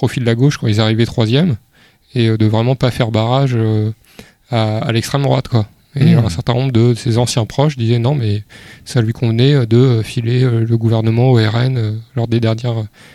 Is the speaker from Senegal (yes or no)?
no; Le Havre, Normandy, France; J'ai grandi au Havre